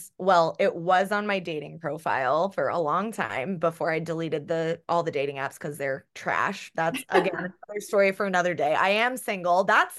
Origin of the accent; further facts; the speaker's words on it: Tucson, Arizona, United States; I grew up in Arizona. I grew up in Tucson. I went to the University of Arizona.